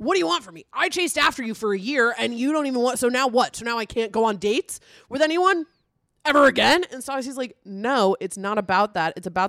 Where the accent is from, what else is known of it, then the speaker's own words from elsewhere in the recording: Midwest, United States; now in Los Angeles, United States; I grew up in the Midwest and I knew about gay